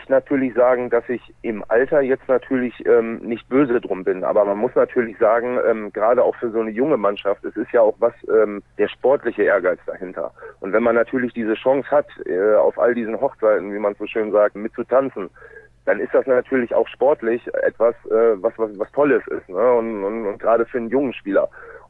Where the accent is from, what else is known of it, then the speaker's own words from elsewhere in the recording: Lübbecke, North Rhine-Westphalia, Germany; born there; also born or lived in Minden / Bremerhaven; ich bin tatsächlich in Lübbecke zur Welt gekommen, habe dort die ersten 4 Lebensjahre dann im Raum Minden gewohnt, bin dann aber, habe einen kleinen Abstecher nach Bremerhaven gemacht